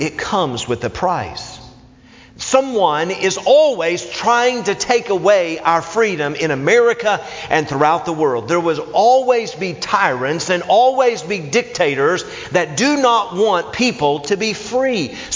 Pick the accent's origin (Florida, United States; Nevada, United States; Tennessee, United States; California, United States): Tennessee, United States; Knoxville; Well, when I was 17 years of age, growing up in Knoxville, Tennessee, I knew that I was a sinner.